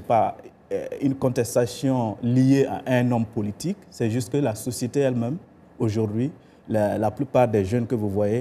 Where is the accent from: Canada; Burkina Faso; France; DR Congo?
Burkina Faso; en tant que burkinabé, je suis très triste de ce qui se passe dans mon pays d'origine.